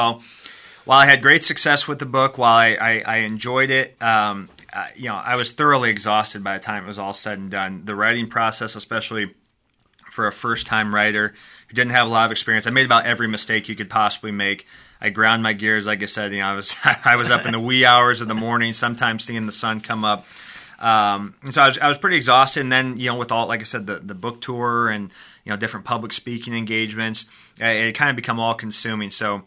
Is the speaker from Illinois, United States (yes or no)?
yes; Kelowna, Illinois, United States; I grew up in Kelowna, Illinois, okay. So a small town.